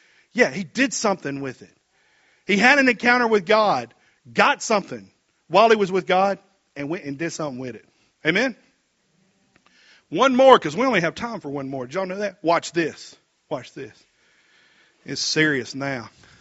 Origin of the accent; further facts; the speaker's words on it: United States; So, for instance, I'm an American and I'm speaking in English.